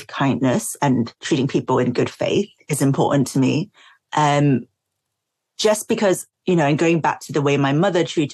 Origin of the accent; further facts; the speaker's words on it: Singapore; when I was growing up in Singapore